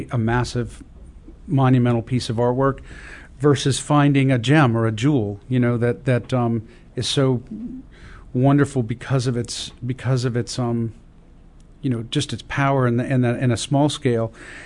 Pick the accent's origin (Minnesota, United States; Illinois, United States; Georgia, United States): Illinois, United States; Chicago; born there; I was born in Chicago. And I remember in downtown Chicago, there's a very famous Picasso sculpture